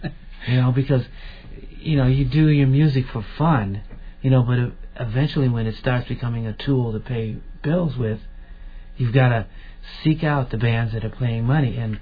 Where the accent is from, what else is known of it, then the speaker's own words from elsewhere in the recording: Evanston, Illinois, United States; this was 63rd, and I'm from Evanston, so I was still a little frightened, you know